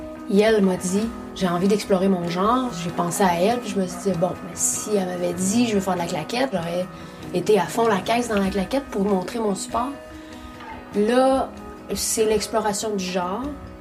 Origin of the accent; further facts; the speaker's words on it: Quebec, Canada; born there; Je suis née en Abitibi-Témiscamingue, au Québec.